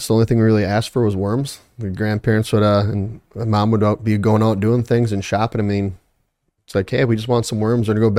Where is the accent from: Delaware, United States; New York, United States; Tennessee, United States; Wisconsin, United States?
Wisconsin, United States; Grew up right here in the Fox Valley.